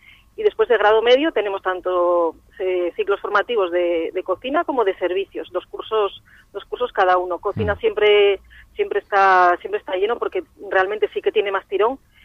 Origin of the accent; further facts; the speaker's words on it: Asturias, Spain; moved away; Sí, yo soy, bueno, no soy de Cantabria, yo soy de Asturias y llegué aquí en el año 2015.